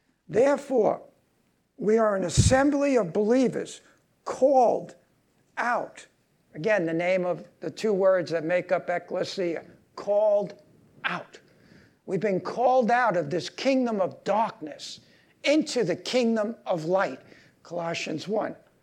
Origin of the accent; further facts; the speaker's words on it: Brooklyn, New York, United States; He's from Mexico City. I'm from Brooklyn.